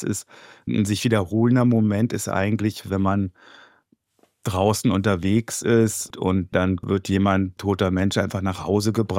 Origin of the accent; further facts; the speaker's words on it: Berlin, Germany; moved away as an adult; now in Ukraine; ich komme aus Berlin. Ich bin Unternehmensberater und lebe seit gut 2 Jahren in der Ukraine.